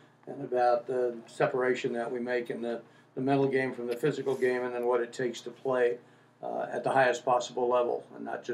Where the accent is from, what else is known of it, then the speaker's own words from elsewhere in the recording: Seattle, Washington, United States; As you can tell, I come from Seattle.